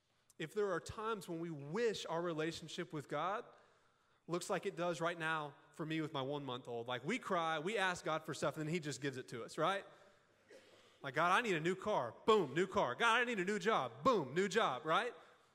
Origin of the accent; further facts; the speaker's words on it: the South, United States; I grew up in the South, so you know what that means.